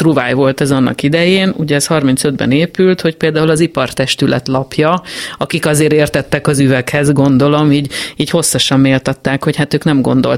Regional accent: Tatabánya, Komárom-Esztergom, Hungary; Én tatabányai gyerek vagyok, és egy kicsit ilyen gyerekkori élmények jöttek elő

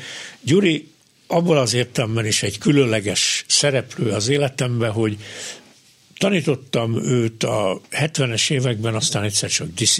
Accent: Dunabogdány, Pest, Hungary; én egy kétnyelvű faluban, Dunavogdányban nőttem fel

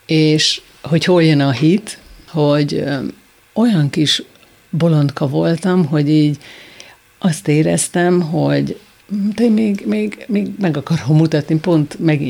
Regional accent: Gyöngyös, Heves, Hungary; born there; És pont Gyöngyösön, ahol akkor 40 éve születtem

